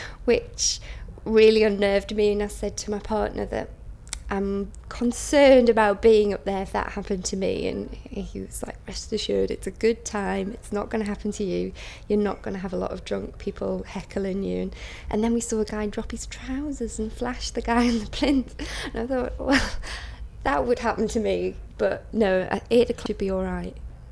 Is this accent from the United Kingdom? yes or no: yes; Newcastle, North East England, United Kingdom; My date of birth is 28th of March 1977 and I'm from Newcastle.